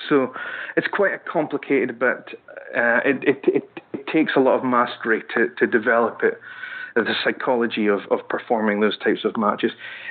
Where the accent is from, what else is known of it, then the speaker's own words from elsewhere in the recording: Scotland, United Kingdom; because I am Scottish